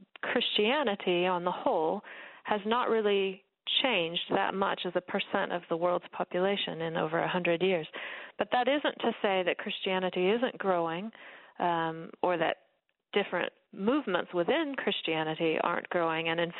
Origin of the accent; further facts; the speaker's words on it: United States; and maybe as an American I can say this gingerly